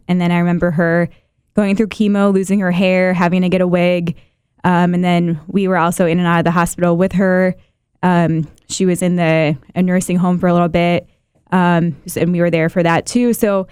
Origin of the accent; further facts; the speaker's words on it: Illinois, United States; I'm from the Chicagoland area, but we had a Relay for Life there